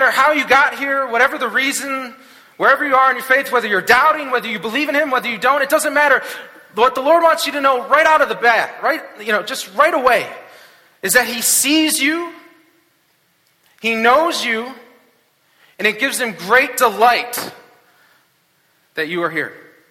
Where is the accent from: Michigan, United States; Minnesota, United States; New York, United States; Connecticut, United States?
Michigan, United States; Saline; I'm from Saline, Ann Arbor area, and it spit out, it said it's like about an hour drive.